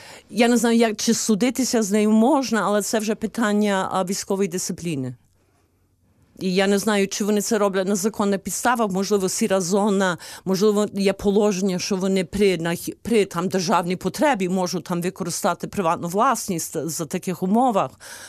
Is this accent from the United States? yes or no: yes; United States; Ukrainian is a second language; Ну, а я американка. І мене пустили.